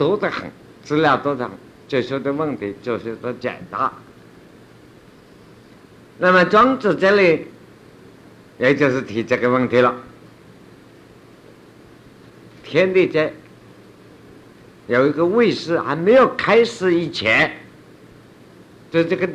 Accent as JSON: {"language": "Chinese", "country": "China", "said": "我们中国人鸡个蛋了炖在一起，加一点香菇啊啊"}